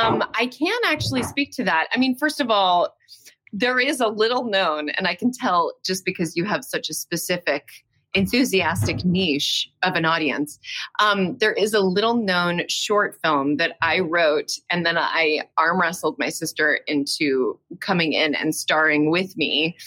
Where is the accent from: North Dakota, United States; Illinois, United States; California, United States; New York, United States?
New York, United States; Listen, I love New York. I'm from New York. I was born in New York.